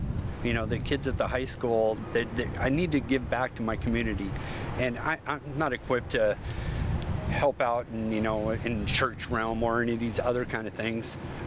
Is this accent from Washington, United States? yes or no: yes; Bremerton, Washington, United States; Bremerton was a, you know, kind of low-budget town, I would say. You know, a lot of hard-working folks. Nobody had a lot of money. Kind of a tough town.